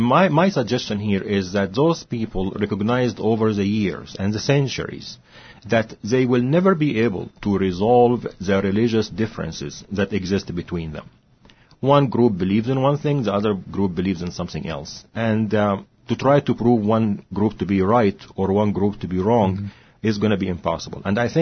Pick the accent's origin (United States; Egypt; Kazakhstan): Egypt; Cairo, Cairo Governorate; And I think that's what I saw growing up in Cairo especially